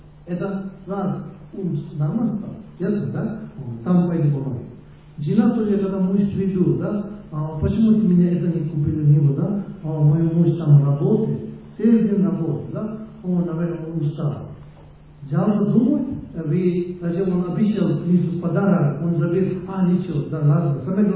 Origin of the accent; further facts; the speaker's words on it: Russia; Russian is a second language; я как Россия, да, я россиянин, у меня есть слово, да?